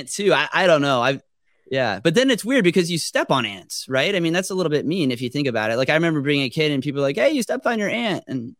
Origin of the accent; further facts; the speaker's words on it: Jupiter, Florida, United States; where I grew up in Jupiter, Florida, everybody was either from New York or New Jersey.